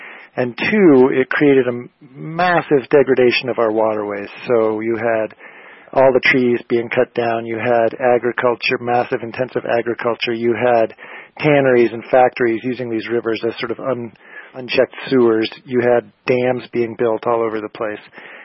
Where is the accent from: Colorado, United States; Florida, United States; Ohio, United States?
Colorado, United States; I grew up fishing in Colorado, and I sort of dropped out of it after a while